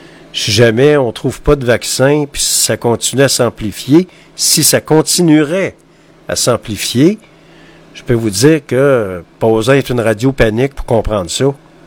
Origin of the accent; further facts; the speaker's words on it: Quebec, Canada; on est des Nordiques, on est des Québécois, puis on est fiers d'être Québécois.